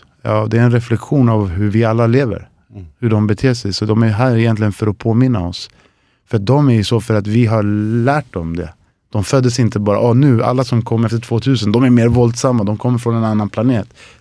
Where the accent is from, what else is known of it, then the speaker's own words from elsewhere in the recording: southern Chile, Chile; Swedish is a second language; now in Sweden; Jag kommer från södra Chile, så vi har massa träd.